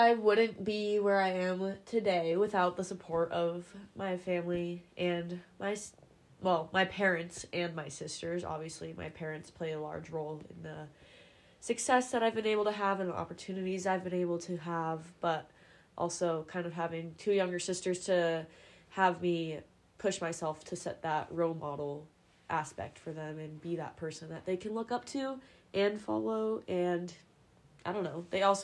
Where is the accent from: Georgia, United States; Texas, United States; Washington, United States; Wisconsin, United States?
Washington, United States; Snohomish; now in Missoula, United States; We are both from Snohomish, Washington. We're born and raised there, and Missoula has very quickly become a new home to us.